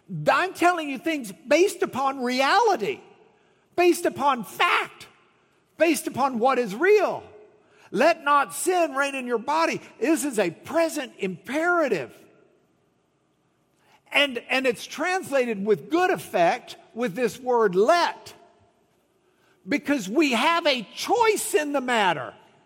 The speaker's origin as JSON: {"language": "English", "town": "Lubbock", "region": "Texas", "country": "United States", "said": "I'm probably not saying it right, but I'm from Lubbock."}